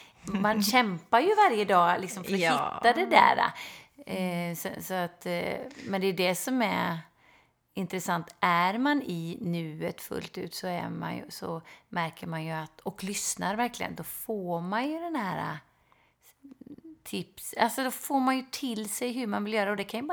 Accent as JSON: {"language": "Swedish", "region": "Småland", "country": "Sweden", "tie": "born or raised there", "said": "Då man hade en trappa där jag växte upp ner i Småland."}